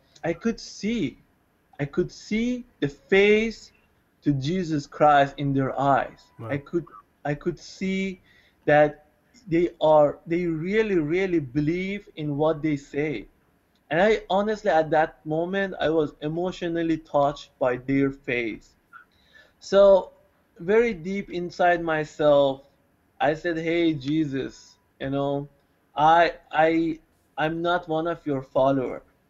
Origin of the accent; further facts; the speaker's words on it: Iran; born there; English is a second language; I was born in Iran in a Muslim family.